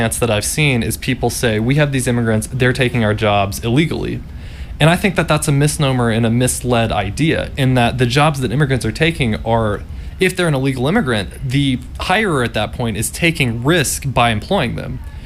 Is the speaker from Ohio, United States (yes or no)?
no; Fort Worth, Texas, United States; Well, I'm from Fort Worth, Texas, like I said